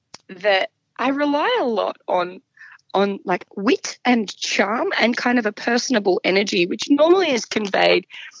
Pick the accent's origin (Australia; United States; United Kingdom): Australia; I worked out really quickly how to say hello, I am Australian. I want red wine.